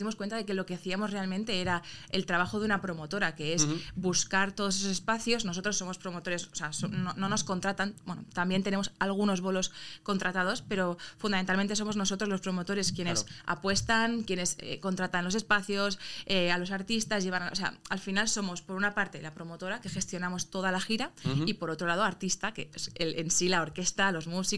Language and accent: Spanish; Valencian Community, Spain; Pues somos valencianos